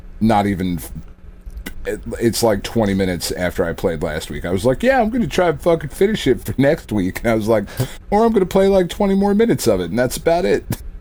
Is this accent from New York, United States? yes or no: no; New Jersey, United States; you know, like, we're from Jersey, so, like, everybody's fucking related.